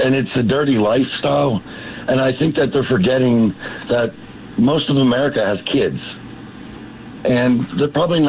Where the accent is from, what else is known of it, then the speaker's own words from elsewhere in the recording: Hershey, Pennsylvania, United States; I'm from Hershey originally.